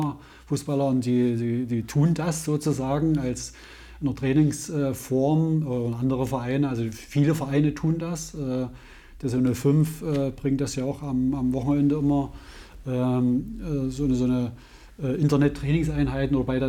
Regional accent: Saxony, Germany; now in Dessau, Germany; bin zwar Jahrzehnte in Dessau, bin kein Dessauer, bin ein Vogtländer.

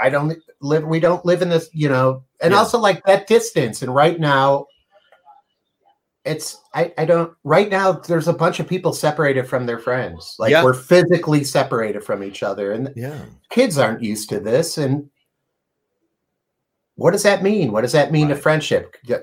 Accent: Illinois, United States; And I grew up outside of Chicago, but I always felt that Scooby-Doo took place in Southern California.

